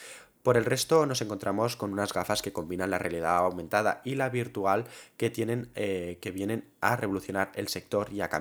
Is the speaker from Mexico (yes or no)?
no; Spain; yo que aquí soy de España, a saber cuándo llegará